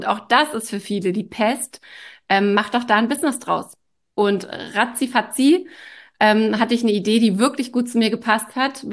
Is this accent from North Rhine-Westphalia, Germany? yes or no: no; Mecklenburg-Vorpommern, Germany; Also ich bin in der Nähe von Rostock aufgewachsen. Ich habe in Flensburg studiert, in Hamburg gelebt